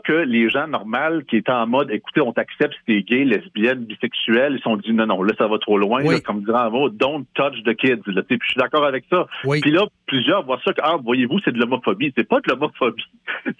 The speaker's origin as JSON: {"language": "French", "region": "Quebec", "country": "Canada", "said": "je suis un Québécois pur laine, là, de souche"}